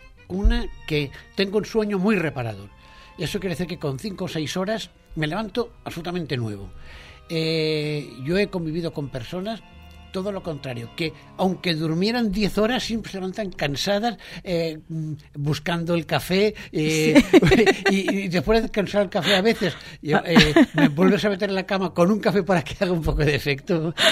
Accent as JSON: {"language": "Spanish", "region": "Valencian Community", "country": "Spain", "tie": "born or raised there", "said": "en mi pueblo, porque yo toda mi infancia la pasé en un pequeño pueblo en la Zaneta de Albaida"}